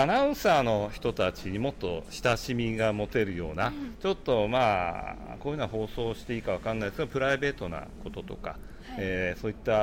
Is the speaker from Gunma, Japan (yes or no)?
yes; Takasaki, Gunma, Japan; 群馬県高崎から参りました